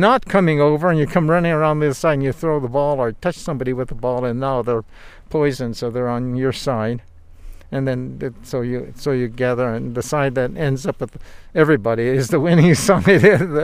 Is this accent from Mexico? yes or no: no; Pomona, California, United States; And since we came from Pomona, we were just for